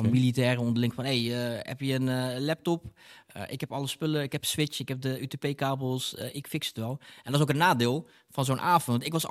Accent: Rotterdam, South Holland, Netherlands; ik kom uit Rotterdam, ik kom uit Spangen. Toen ik jong was, ben ik weggelopen van huis, op straat geleefd.

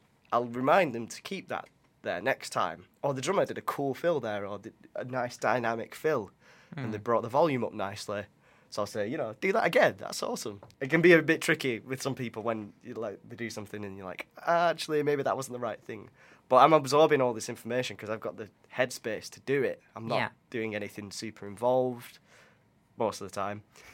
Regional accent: Burnley, North West England, United Kingdom; I'm very fortunate to have worked with a lot of great drummers from way back from my hometown, Burnley. There's some fantastic drummers there.

